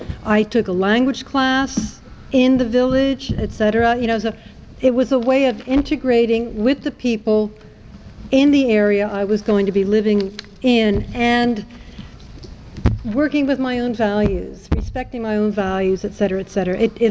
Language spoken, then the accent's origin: English; United States; moved away as an adult; now in France; because I realized, for one thing, being American, I was going to stay here.